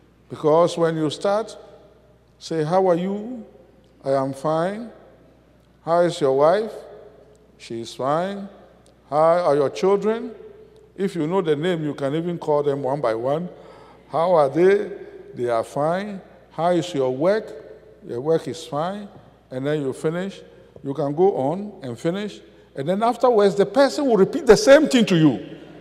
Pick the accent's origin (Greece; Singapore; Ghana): Ghana; So whenever I say I'm from Ghana, it evokes again a new relationship.